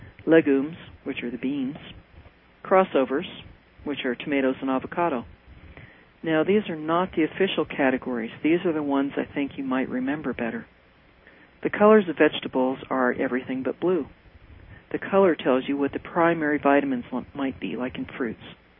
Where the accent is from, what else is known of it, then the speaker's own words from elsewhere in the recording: California, United States; Luckily, I grew up in California, so had ready access to fresh seafood and organic fruits and vegetables.